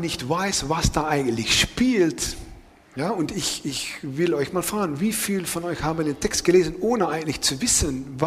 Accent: Netherlands; German is a second language; ich komme ja aus den Niederlanden.

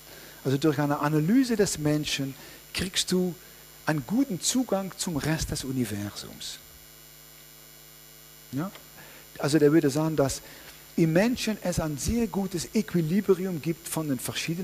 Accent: Netherlands; German is a second language; now in Freiburg, Germany; also ich komme ja aus den Niederlanden

